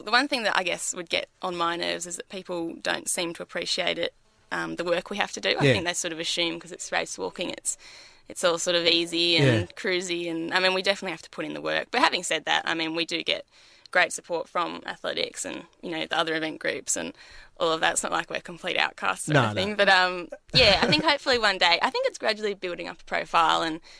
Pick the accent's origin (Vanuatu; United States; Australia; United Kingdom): Australia; Melbourne, Victoria; moved away as an adult; now in Canberra, Australia; Well, I'm originally from Melbourne. I moved to Canberra when I was 18